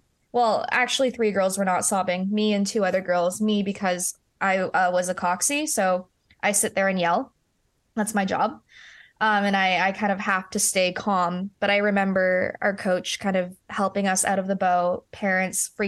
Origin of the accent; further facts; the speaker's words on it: Vancouver, British Columbia, Canada; I'm from Vancouver and I raced down in Washington